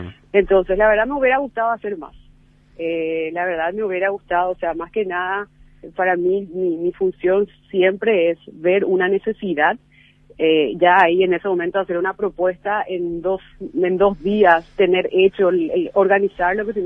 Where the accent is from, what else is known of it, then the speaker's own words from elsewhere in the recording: California, United States; bueno, mi base, mi hogar, mi casa, mis bicis y mi marido están en California. Yo soy del sur de California.